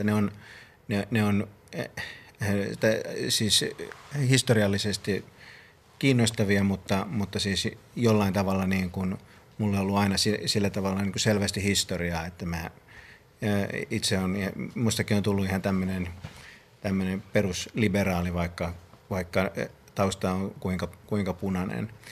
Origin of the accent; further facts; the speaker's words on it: Kouvola, Kymenlaakso, Finland; mä vietin lapsuuteni melko tämmöisessä valkoisessa Kouvolassa